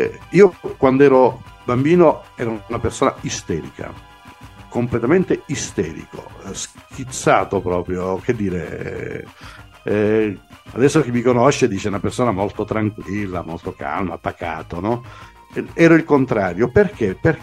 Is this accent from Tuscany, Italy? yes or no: no; San Paolo Albanese, Basilicata, Italy; born there; io sono nato a San Paolo Albanese, un paesino piccolissimo della Basilicata. All'epoca erano circa 500 le anime che vivevano in quel paese, ora si sono pressoché dimezzate, se non di meno.